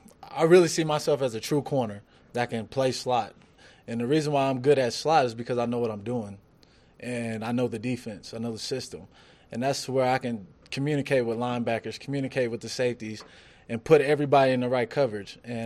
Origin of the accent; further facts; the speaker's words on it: Oklahoma City, Oklahoma, United States; But I mean, especially growing up in Oklahoma, more the Oklahoma City area.